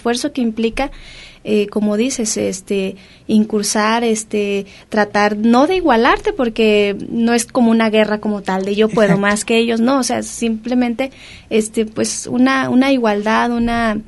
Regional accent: Santa María, Jalisco, Mexico; Yo soy de Santa María, yo, uh-huh, yo soy de allá, pero pues ya tengo tiempo aquí viviendo.

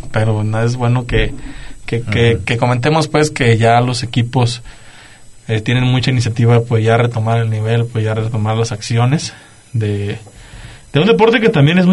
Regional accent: Zacatecas, Mexico; porque somos del sur de Zacatecas también

